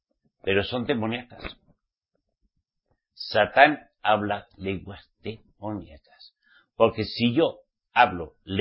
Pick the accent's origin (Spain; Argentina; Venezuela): Spain; digo de España porque yo soy de España